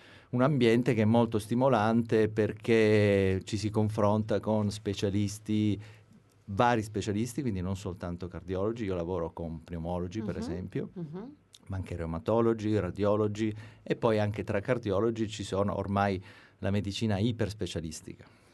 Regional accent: Palermo, Sicily, Italy; also born or lived in United Kingdom; mi sono formato a Palermo e quindi sono, anche se non sono strettamente nato a Palermo, ma sono cresciuto a Palermo, quindi Palermo è la mia città. E dopo la mia formazione medica e specialistica ho fatto esperienza soprattutto in Gran Bretagna.

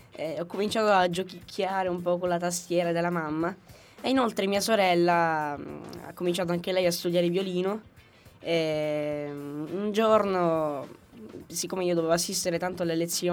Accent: Sicily, Italy; un tour in giro per la mia terra, la Sicilia, e magari arrivare anche oltre la Sicilia e magari anche oltre l'Italia

